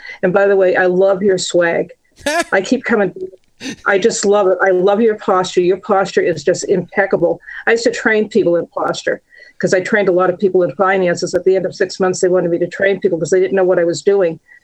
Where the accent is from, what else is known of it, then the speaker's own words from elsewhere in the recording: the South, United States; born there; because I was born in the South.